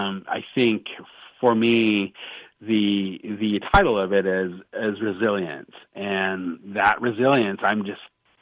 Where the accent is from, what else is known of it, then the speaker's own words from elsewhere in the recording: United States; first language Navajo; English is a second language; Being Navajo, that was my first language, and it really informs a lot of what I do with my composing